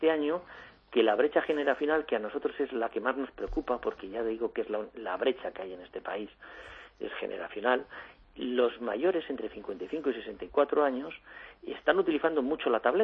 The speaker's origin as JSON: {"language": "Spanish", "country": "Spain", "said": "los españoles tenemos que estar como orgullosos, ¿no?"}